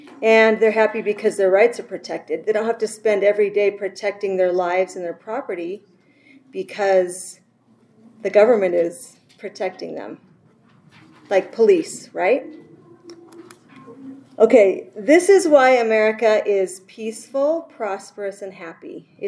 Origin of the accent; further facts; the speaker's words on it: Canada; now in St. George, United States; Guess what? I'm not even American. I'm from Canada. But I've been studying American history and government for 15 years, and I just love it so much. I'm totally converted to America, and so glad I get to live here.